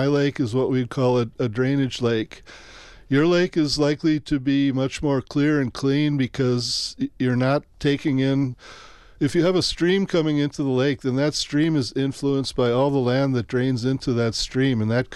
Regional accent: Two Rivers, Wisconsin, United States; I grew up in Two Rivers, which is on the shore of Lake Michigan, south of Green Bay, about an hour north of Milwaukee.

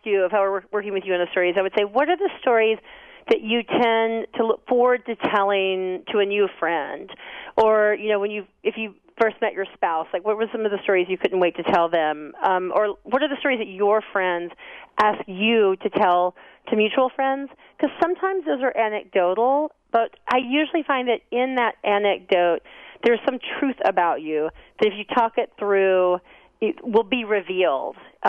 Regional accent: Alabama, United States; I'm from Alabama, so she said that with a southern accent.

